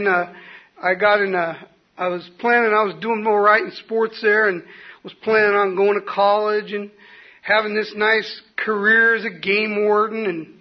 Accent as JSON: {"language": "English", "town": "Santee", "region": "California", "country": "United States", "said": "And I'm thinking, man, I'm from Santee. You don't know nothing about strong."}